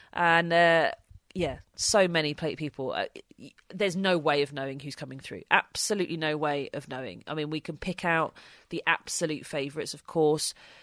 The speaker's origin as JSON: {"language": "English", "country": "United Kingdom", "said": "for me being British"}